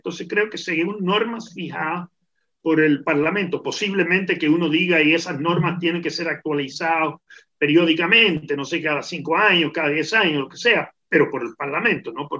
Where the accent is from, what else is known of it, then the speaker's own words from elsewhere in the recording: United States; como tú sabes, nací, me crié en Estados Unidos